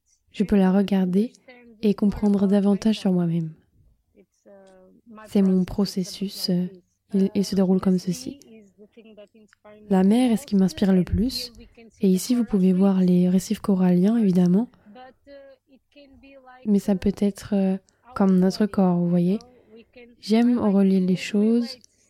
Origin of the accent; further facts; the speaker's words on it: Albufeira, Faro, Portugal; En 2020, je suis revenue à Albufeira, ma ville natale, où je vis et travaille actuellement.